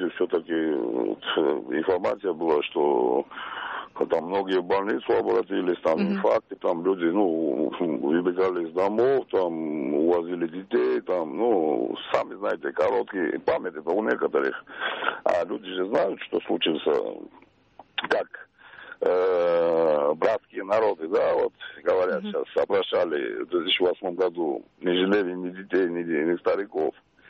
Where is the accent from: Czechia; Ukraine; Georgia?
Georgia; now in Moscow, Russia; я грузин, звонил с Москвы.